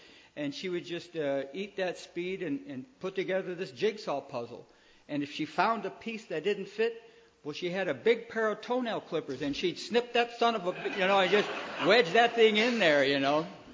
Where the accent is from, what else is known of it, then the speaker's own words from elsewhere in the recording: California, United States; also born or lived in Detroit; I was born in Detroit, and I came out to California when I was about 4 years old, and I was put in a foster home.